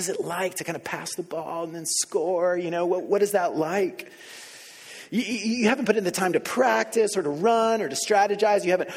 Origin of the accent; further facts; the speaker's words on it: Colombia; Growing up in South America, in Colombia, I admired